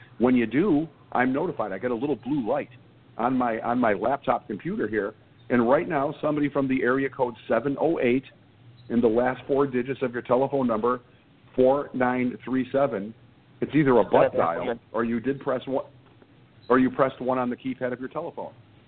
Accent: Chicago, Illinois, United States; I'm from Chicago. I'm from the Southwest

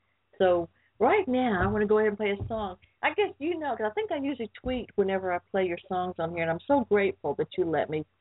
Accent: Atlanta, Georgia, United States; Yeah, and I'm from Atlanta, Georgia, so... Yeah, although I'm in North Carolina now

